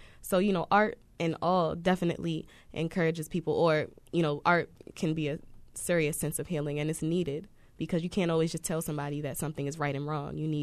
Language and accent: English; Baltimore, Maryland, United States; I'm always happy that I'm from Baltimore, I was really proud to be from Baltimore